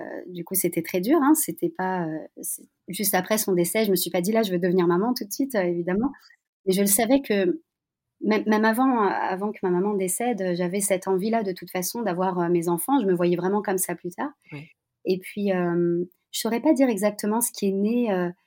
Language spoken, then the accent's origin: French; France; born there; je suis née en France